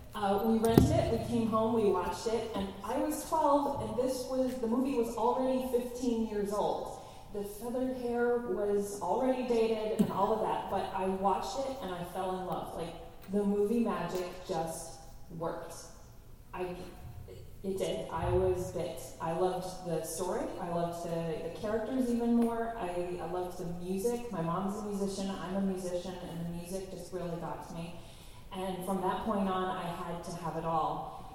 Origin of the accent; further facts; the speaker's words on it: Detroit, Michigan, United States; And I'm from Metro Detroit, Michigan.